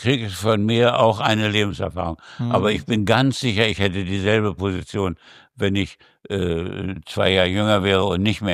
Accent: Germany; Aber ich war Deutscher und wollte es immer bleiben.

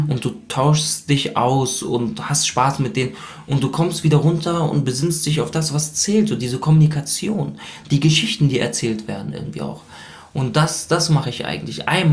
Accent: Germany; Wenn dich die Leute fragen, von wo du kommst, dann sag ich, ja, ich komme aus Deutschland

